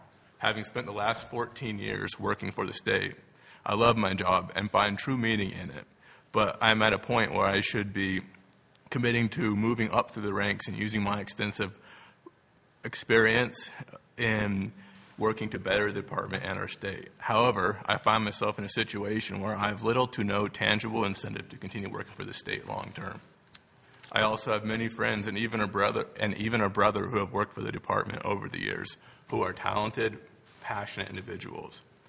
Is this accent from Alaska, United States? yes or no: yes; Palmer, Alaska, United States; now in Juneau, United States; I am from Palmer and currently live in Juneau, moving here in 2022.